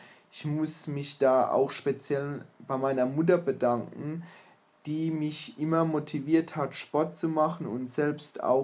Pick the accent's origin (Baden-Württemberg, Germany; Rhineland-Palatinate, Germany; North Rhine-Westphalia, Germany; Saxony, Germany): Rhineland-Palatinate, Germany; Landau; Ich bin gebürtiger Pfälzer und komme aus Landau in der Pfalz.